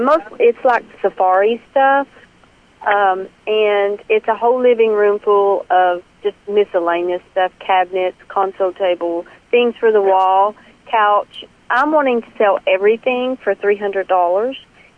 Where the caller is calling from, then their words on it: Winchester, Kentucky, United States; Winchester, Kentucky.